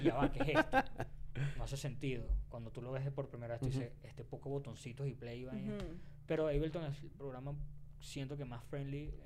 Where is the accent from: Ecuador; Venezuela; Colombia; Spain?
Venezuela; Valencia, Carabobo; yo vengo de Valencia, Venezuela. Muy raro porque todo el mundo dice que no, de Caracas. Bueno, venga, soy de Valencia, representando.